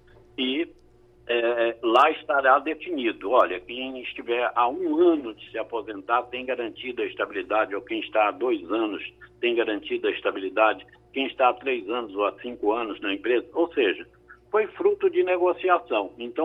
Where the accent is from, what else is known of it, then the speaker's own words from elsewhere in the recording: Estrela do Sul, Minas Gerais, Brazil; also born or lived in Uberlândia; Eu sou de Minas Gerais, eu nasci em Uberlândia, mas fui criado em um lugar chamado Estrela do Sul, que é a terra do garimpo de diamantes